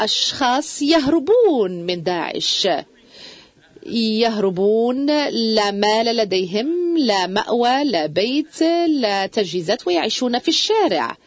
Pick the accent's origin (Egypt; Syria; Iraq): Iraq; قلت لهم أنا عراقي مواطن عادي يزوركم هنا